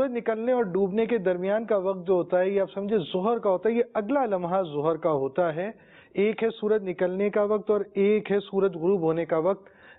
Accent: Karachi, Sindh, Pakistan; اور میں تو کراچی والا ہوں

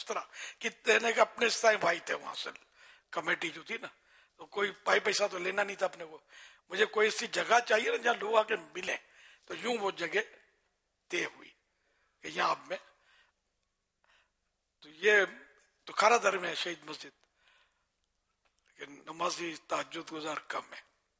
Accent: Karachi, Sindh, Pakistan; born there; میں کراچی میں پیدا ہوا ہوں, میں نے کہا میں تو ساری دنیا کا ہوں نا, خالی کراچی کا تو نہیں ہوں نا.

